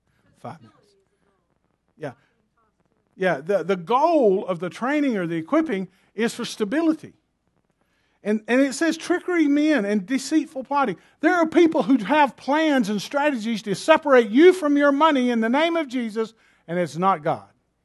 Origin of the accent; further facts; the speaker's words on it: United States; but I'm an American.